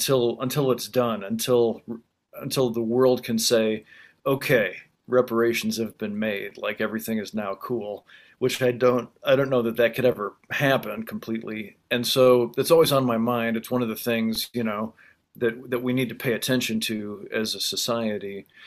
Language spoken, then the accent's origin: English; Illinois, United States; And I'm from Illinois, farm country